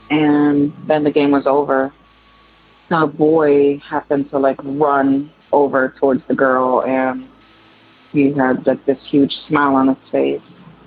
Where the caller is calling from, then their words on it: Connecticut, United States; Hi, Tony and friends. … I'm calling from Connecticut.